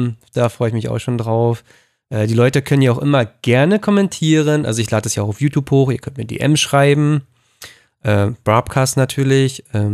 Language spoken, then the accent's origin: German; Berlin, Germany; das sind so, die ich als Berliner echt schätzen kann